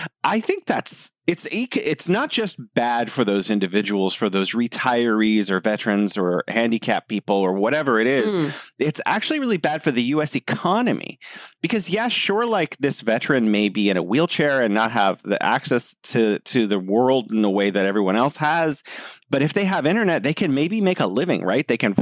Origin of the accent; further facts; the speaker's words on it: United States; And as an American, I'm kind of appalled that we've allowed our internet to get to this, you know, state where it's behind the rest of the world